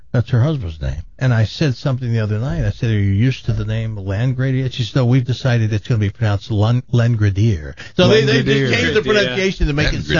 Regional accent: Tennessee, United States; I'm from Tennessee.

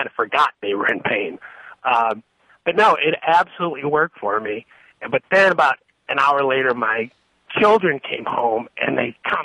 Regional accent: Maplewood, United States; when I was a kid, I grew up near Maplewood, and I was, even then I was somewhat of a foodie.

